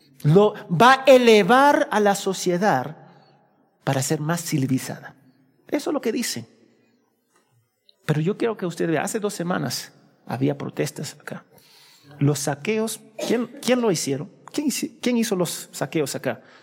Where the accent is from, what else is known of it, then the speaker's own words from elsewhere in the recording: United States; Yo soy de los Estados Unidos, estudié en los Estados Unidos.